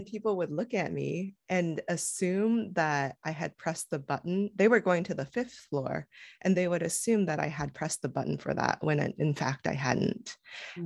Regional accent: California, United States; But I grew up in California, and there's a large immigrant population in California.

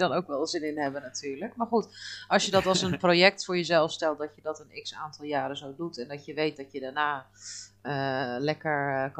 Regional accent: Netherlands; wij als Nederlander onze talen spreken, vaak, in ieder geval gewoon de Engelse taal. Dat is voor ons toch wel vaak een tweede taal

